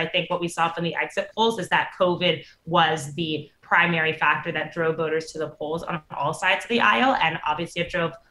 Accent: California, United States; We're really excited as a Californian, as somebody who works at the Grassroots Dem HQ.

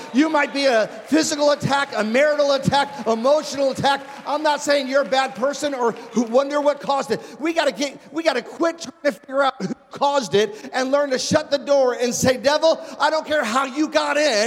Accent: Castle Point, East of England, United Kingdom; I grew up in Castle Point.

